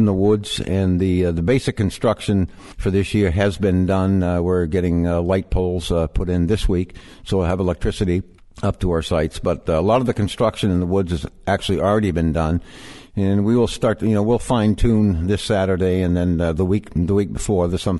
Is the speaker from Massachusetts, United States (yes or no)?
yes; Massachusetts, United States; also born or lived in Michigan; I'm not from here originally. I'm actually an immigrant, believe it or not. But I was raised in Massachusetts and went to school in Michigan.